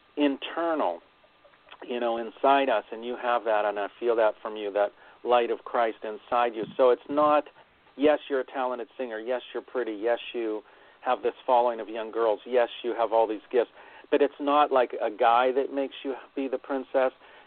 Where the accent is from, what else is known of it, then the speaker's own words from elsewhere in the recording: Pittsburgh, Pennsylvania, United States; I grew up in Pittsburgh and was taught by an artist who had mentored him.